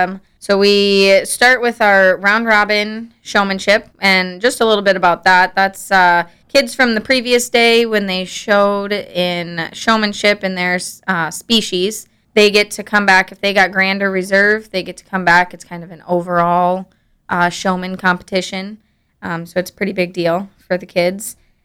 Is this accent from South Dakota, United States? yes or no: yes; Yankton, South Dakota, United States; I'm from here.